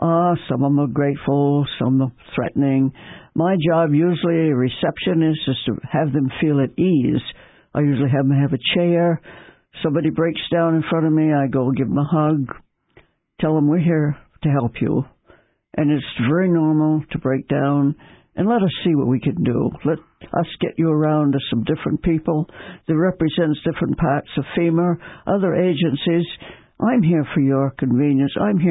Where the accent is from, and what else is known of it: Newport, Vermont, United States; born or raised there